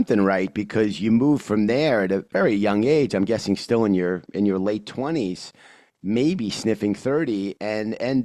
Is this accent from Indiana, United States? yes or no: no; New York, United States; My grandfather came through Ellis Island, but I grew up in New York, so I can't really call myself an immigrant.